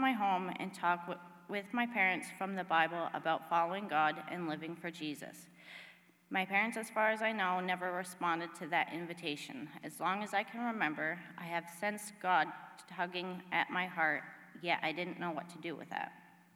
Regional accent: Maine, United States; I was born and raised in Maine. I come from a loving home, and I am the middle child of three.

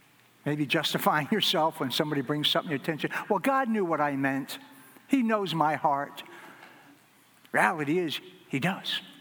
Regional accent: New York, United States; I grew up on Long Island. Would head out to Robert Moses and spend tons of time out on the water.

